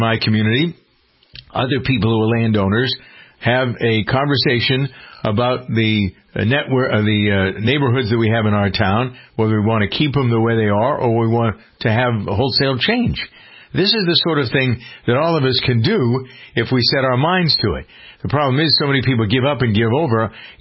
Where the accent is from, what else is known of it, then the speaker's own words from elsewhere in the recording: Framingham, Massachusetts, United States; Yesterday, I spent 4 hours on the phone with several officials from my hometown of Framingham, Massachusetts